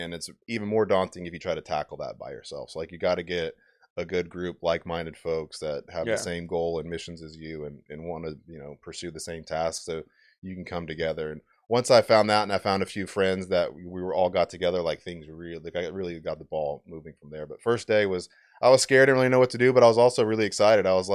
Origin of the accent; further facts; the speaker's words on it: Mansfield, Texas, United States; also born or lived in Arlington, Texas; Yeah, I'm from here. I was born in Arlington, grew up in Mansfield.